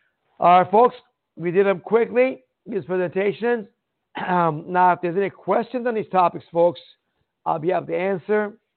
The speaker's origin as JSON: {"language": "English", "country": "Iran", "moved": "yes", "lives_now": "United States", "said": "I come from Iran. You're born in America, right? Well, when I came to America, I thought America was a free country."}